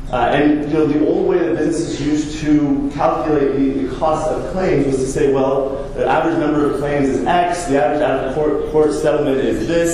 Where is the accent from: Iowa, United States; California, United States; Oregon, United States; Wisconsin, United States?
Oregon, United States; As Anthony said … I'm from Oregon.